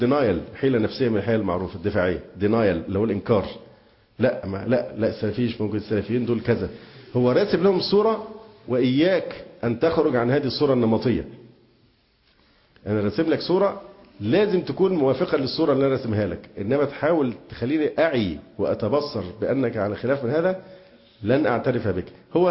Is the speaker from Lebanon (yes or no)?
no; Egypt; باعتبارنا مصريين ولنا حق المواطنة